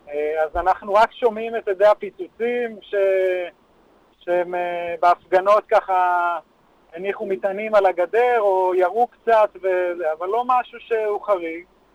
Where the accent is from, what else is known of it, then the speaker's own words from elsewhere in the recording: Be'eri, Southern District, Israel; אני אומר שאני בן קיבוץ בערי, אני נולדתי בבערי